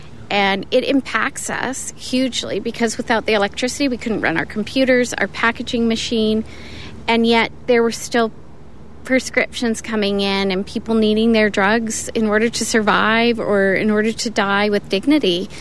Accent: Calgary, Alberta, Canada; And I said, "Oh, no, we're from Calgary."

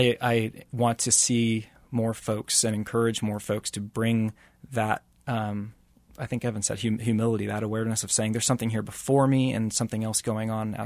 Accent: Kansas City, Missouri, United States; I grew up in South Kansas City, went to college up in Liberty at William Jewell, and then right after that moved down to Midtown about 10 years ago to actually be part of a church community.

